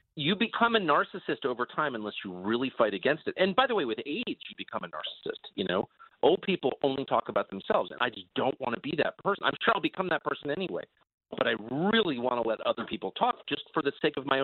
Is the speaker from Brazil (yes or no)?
no; La Jolla, California, United States; also born or lived in Georgetown; I mean, I grew up in La Jolla, California, and Georgetown in a, you know, affluent family or whatever.